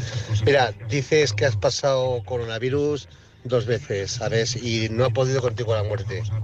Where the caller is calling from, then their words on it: Zaragoza, Aragon, Spain; de Zaragoza